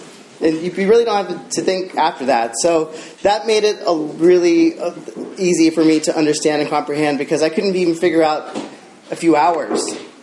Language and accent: English; California, United States; I grew up in the Bay Area. I took dance class when I was 6